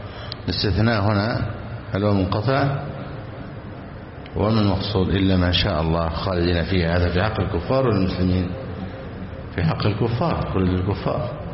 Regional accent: Egypt; بلادنا مصر

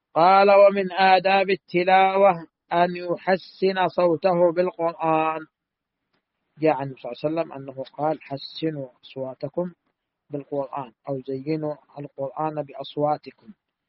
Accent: Saudi Arabia; بلادنا المملكة العربية السعودية

